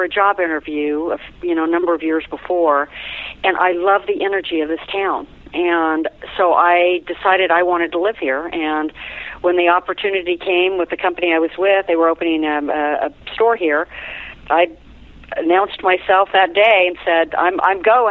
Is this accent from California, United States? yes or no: yes; San Diego, California, United States; now in Dallas, United States; Nope, I'm originally from San Diego.